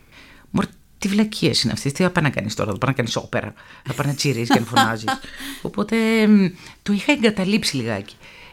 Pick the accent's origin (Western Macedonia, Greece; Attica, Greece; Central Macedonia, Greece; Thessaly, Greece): Attica, Greece; Korydallos; Στο Κορυδαλό.